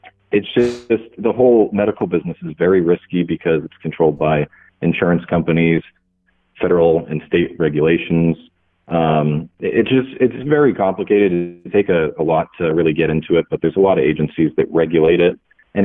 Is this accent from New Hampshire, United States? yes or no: yes; New Hampshire, United States; Yeah, so I'm from New Hampshire, and I'm 26-year-old